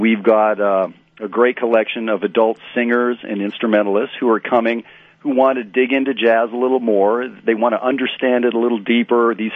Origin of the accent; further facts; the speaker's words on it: Canada; So I'm originally from Canada